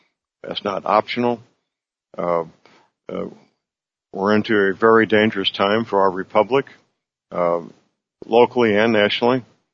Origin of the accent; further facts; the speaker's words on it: St. Louis, Missouri, United States; locally in St. Louis, Missouri, my hometown, local prosecutor refused to file charges